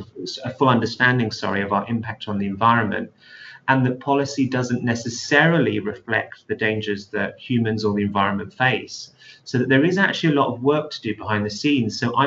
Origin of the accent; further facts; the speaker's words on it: London, United Kingdom; I'm very much a city person. I'm from London, England, originally.